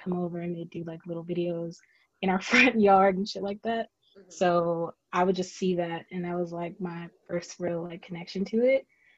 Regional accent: Georgia, United States; now in DMV, United States; But yeah, I was raised in Summon, Georgia, but I currently live in the DMV.

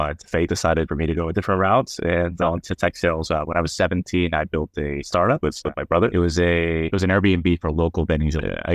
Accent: northern Spain, Spain; English is a second language; I am originally from Spain, from a little town in the north.

